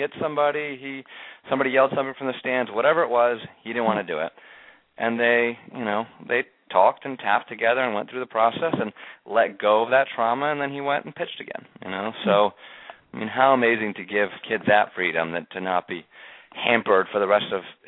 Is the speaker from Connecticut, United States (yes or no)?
yes; Newtown, Connecticut, United States; Yeah, so I live in Newtown, which is, a lot of people know now is the home of the Sandy Hook shooting. Sandy Hook is a part of Newtown, and I own a home here. Have lived here the last couple of years. I grew up in the town next to this town, Brook